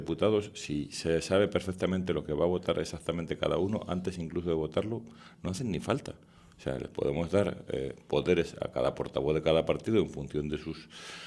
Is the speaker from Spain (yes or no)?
yes; Spain; los que nos iremos al tacho somos los españoles.